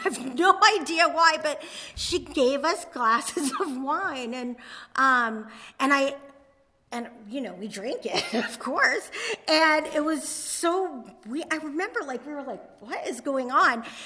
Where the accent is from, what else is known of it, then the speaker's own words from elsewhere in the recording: Rhode Island, United States; I must have been 9 or 10-ish, and I'm from Rhode Island